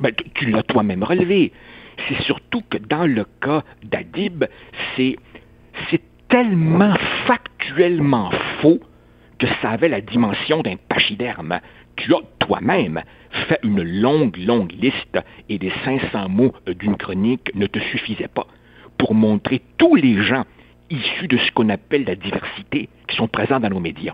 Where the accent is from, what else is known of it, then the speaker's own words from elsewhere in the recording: Quebec, Canada; j'ai toujours dit que je n'étais pas un Uruguayen, j'étais un Québécois avec un drôle de nom